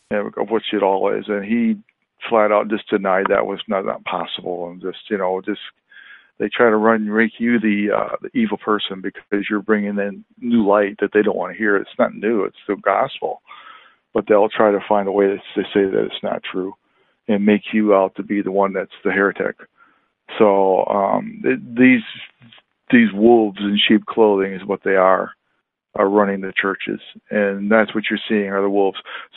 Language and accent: English; Michigan, United States; No, but I'm from Michigan, and the Lutheran Church is up here too.